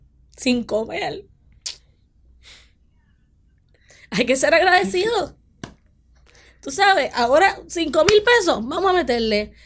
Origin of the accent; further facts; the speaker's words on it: Puerto Rico; moved away; somos muchos puertorriqueños afuera y no vamos a dejar de comer lo que nos gusta.